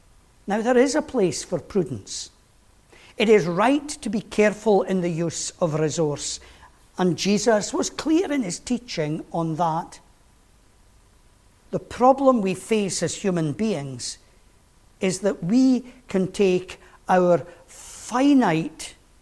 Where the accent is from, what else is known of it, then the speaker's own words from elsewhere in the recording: Galashiels, Scotland, United Kingdom; accent: Borders; first language broad Gala; I've often joked that English was my second language, and Rosemary's laughing. My first language being broad Gala. For those of you who don't know, Gala Shields is a very important place in the borders.